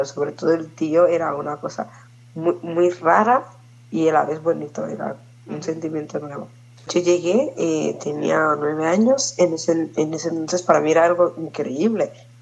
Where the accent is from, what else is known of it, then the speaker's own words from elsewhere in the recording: Senegal; Catalan is a second language; now in Spain; soc del Senegal. Per mi el Nadal és reunió amb la família.